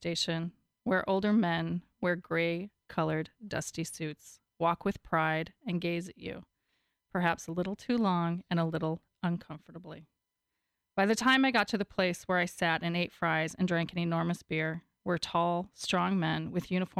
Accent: United States; I've played this card before as an American.

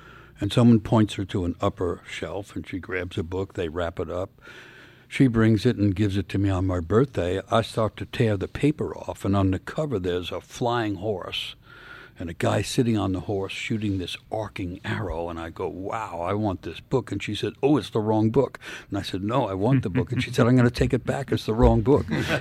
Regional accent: New York City, New York, United States; I'm growing up in New York City, blue-collar neighborhood, which means poor people

